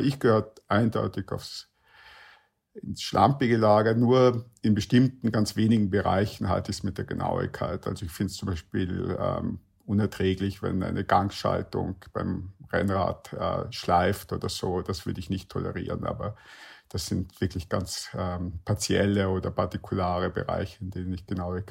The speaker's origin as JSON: {"language": "German", "region": "Vienna", "country": "Austria", "said": "Ich komme ja aus Wien und das ist eine Stadt, in der die Schlamperei nicht nur toleriert wird, sondern eigentlich gerechtfertigt"}